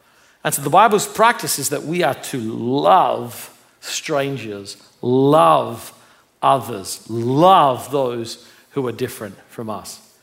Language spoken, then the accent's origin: English; Australia; Very different than where I grew up in Australia, which I would just call basically violence.